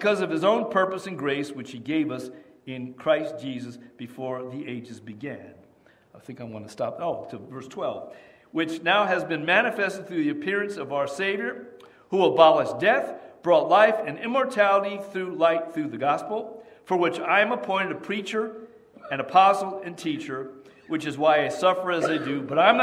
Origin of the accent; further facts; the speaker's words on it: Piscataway, New Jersey, United States; Growing up in Piscataway, New Jersey, years ago